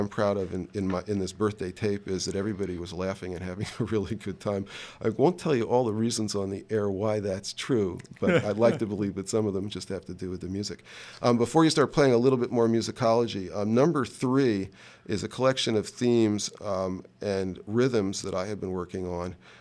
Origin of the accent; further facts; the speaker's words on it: New York, United States; when I was growing up in New York